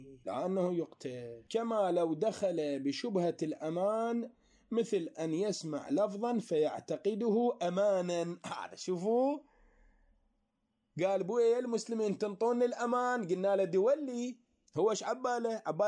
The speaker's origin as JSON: {"language": "Arabic", "country": "United States", "said": "لا لي شغل بامريكا ولا لي دولتي صحيح وانا امريكي صحيح"}